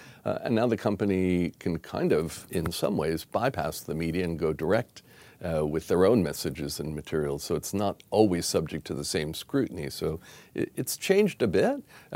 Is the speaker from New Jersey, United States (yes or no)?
yes; New Jersey, United States; Yeah, well, I was, I'm originally from the U.S. I grew up in rural New Jersey.